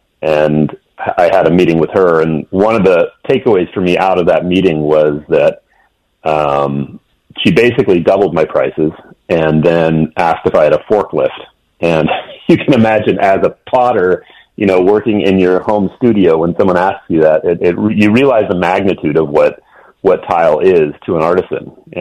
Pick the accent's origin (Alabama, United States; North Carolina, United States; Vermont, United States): Vermont, United States; also born or lived in Seattle, Washington; I'm originally from Vermont, but I grew up in Seattle and in Vermont as well, which is kind of a strange bi-coastal situation.